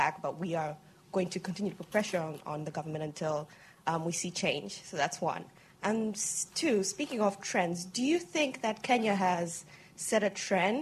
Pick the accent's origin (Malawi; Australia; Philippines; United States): Malawi; I'm from Malawi as well. So it's really nice to see you here.